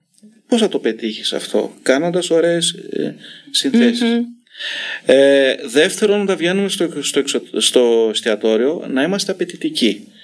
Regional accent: Thessaloniki, Central Macedonia, Greece; στην πατρίδα μου, τη Θεσσαλονίκη.

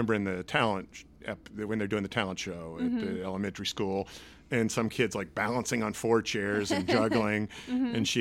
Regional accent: Houston, Texas, United States; born or raised there

